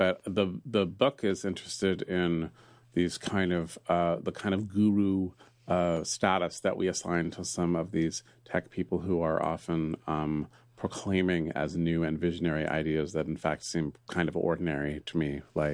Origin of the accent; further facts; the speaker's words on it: California, United States; I was raised near Stern Grove, and it was a park of my childhood, and I found it very spooky.